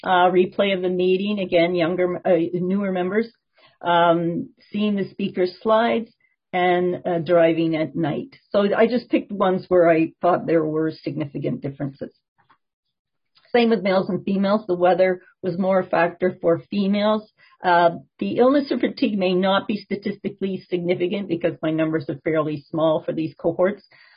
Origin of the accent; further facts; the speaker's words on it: Canada; So this was kind of interesting because weather came out on top. We're so Canadian.